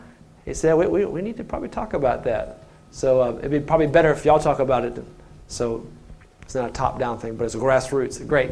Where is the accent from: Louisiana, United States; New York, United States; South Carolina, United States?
South Carolina, United States; also born or lived in Texas; And I'm actually from the Carolinas. I grew up in South Carolina, just north of Columbia.